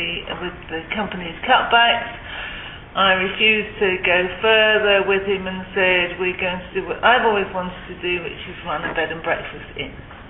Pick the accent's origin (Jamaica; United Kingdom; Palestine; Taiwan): United Kingdom; England; moved away as an adult; also born or lived in Netherlands; now in California, United States; Some years back we were from England, and then we went to live in the Netherlands, and then in the year 2000 we came to live here.